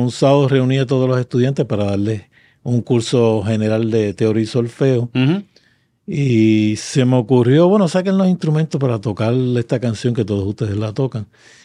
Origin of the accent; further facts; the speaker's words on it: Yabucoa, Puerto Rico; aunque yo soy natural de Yabucoa, pues, prefería hacerlo en Humacao porque estaba más céntrico.